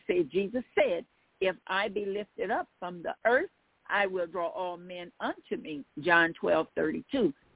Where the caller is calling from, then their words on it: Baton Rouge, Louisiana, United States; I'm calling from Baton Rouge, Louisiana.